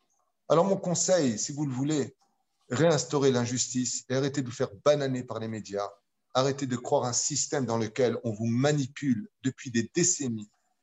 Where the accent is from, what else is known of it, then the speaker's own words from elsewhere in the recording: Tunisia; je suis tunisien